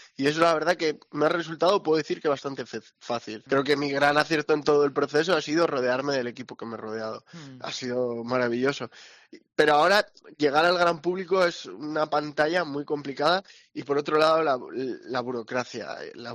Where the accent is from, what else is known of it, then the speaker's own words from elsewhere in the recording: Santoña, Cantabria, Spain; Nosotros, pues desde aquí, desde Santoña, y sin necesidad de irnos a grandes capitales